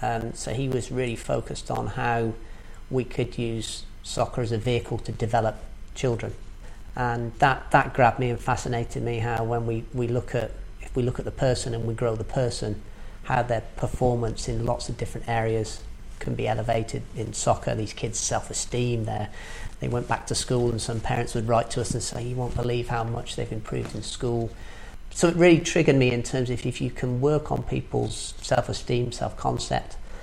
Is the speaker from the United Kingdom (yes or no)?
yes; South West England, United Kingdom; now in Harrogate, United Kingdom; I'm from the West Country, Gloucestershire, originally. And grew up around there and ended up in Harrogate via many stops along the way.